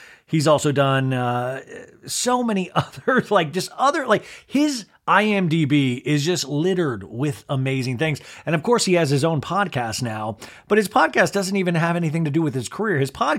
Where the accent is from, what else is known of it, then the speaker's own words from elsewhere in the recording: Olathe, Kansas, United States; I remember growing up in Olathe, Kansas, and I remember just sitcoms.